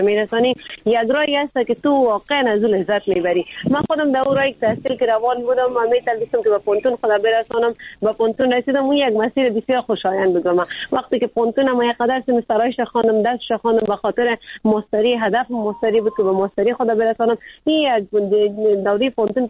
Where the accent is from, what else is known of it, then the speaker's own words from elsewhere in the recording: Afghanistan; ما خود ما افغان هستیم